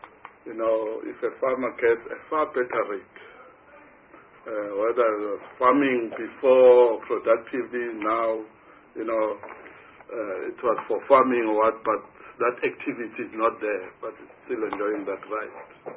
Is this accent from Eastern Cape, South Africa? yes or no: yes; King George, Eastern Cape, South Africa; Because in my hometown in King George, we have 20 amps. Very poor community.